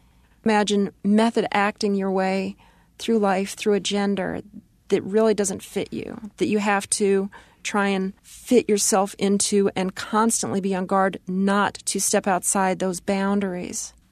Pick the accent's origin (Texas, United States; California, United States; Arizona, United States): Arizona, United States; I grew up near Luke Air Force Base, and my mom was a teacher near the base.